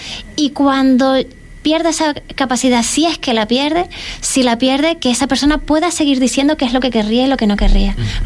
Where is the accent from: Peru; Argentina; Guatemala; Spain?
Spain; Canary Islands; Incluso el mío, yo soy de Tenerife